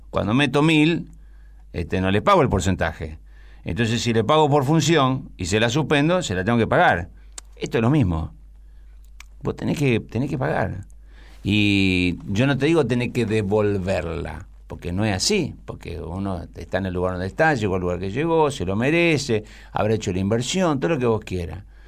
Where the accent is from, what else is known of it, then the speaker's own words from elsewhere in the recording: Santa Fe, Argentina; Yo soy un zapesaco. Soy santafesino, peronista, sabalero y cómico.